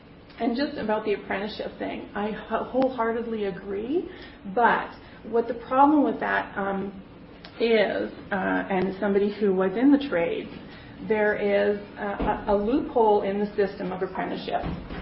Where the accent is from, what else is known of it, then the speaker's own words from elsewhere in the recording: Canada; I am from Canada, so I have a slightly different perspective.